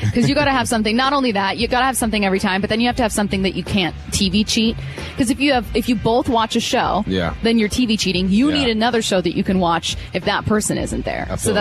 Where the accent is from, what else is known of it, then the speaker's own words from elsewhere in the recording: SeaTac, Washington, United States; So I'm from SeaTac, Washington, and there was one there that isn't there anymore.